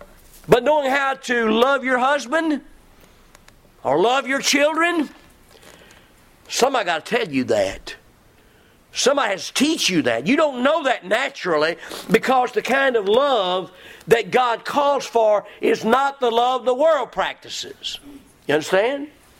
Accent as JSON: {"language": "English", "region": "the South", "country": "United States", "tie": "born or raised there", "said": "Folks, I was raised in the South. You don't tell by my accent."}